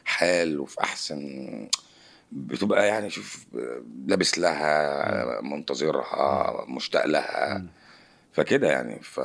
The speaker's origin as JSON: {"language": "Arabic", "town": "Warraq", "region": "Giza Governorate", "country": "Egypt", "said": "انا من الوراق. ماليش علاقه بالنوب"}